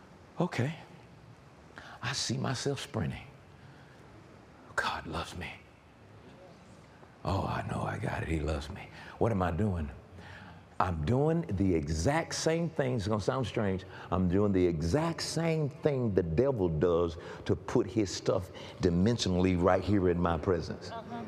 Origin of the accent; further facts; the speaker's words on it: College Park, United States; I'm from College Park. That ain't happening.